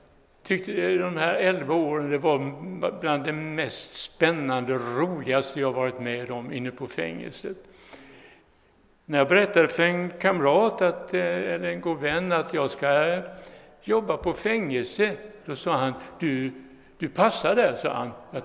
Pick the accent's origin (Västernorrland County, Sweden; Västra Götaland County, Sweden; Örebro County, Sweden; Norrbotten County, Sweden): Västra Götaland County, Sweden; Mölndal; born there; also born or lived in Gothenburg / Stockholm / Jönköping; vi är födda i samma stad, Mölndal.